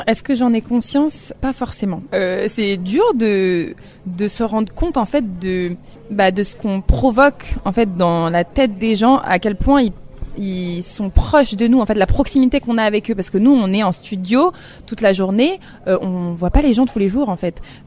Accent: France; en tant que Français

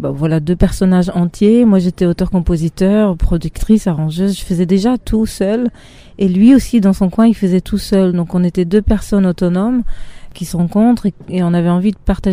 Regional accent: Israel; French is a second language; moved away; L'hébreu, c'était mon langage, on va dire, de tous les jours, parce que j'ai grandi en Israël. Et donc, c'est que quand j'ai quitté Israël

